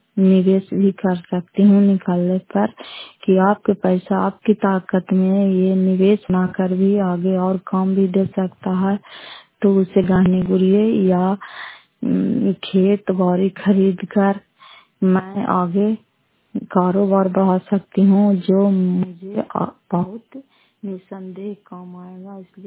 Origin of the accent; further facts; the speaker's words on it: Fatehpur, Bihar, India; घर फतेहपुर, पंचायत मकरौता, जिला नालंदा, किराए पसरा ब्लॉक की निवासी हूँ।